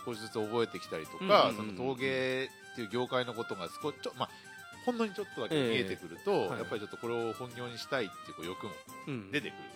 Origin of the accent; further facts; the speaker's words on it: Akita, Japan; まずあの、地元秋田で個人作家さん2年間ついて学んでた